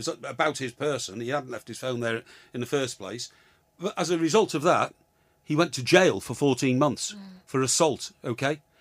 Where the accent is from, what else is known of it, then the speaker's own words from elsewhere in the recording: Chester, North West England, United Kingdom; born there; I was born in Chester